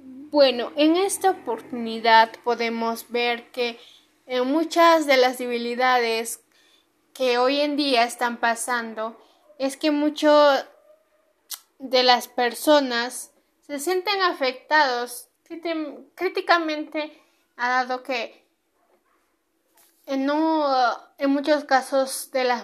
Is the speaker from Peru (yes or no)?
yes; Peru; poder respetarnos mutuamente como ciudadanos peruanos que somos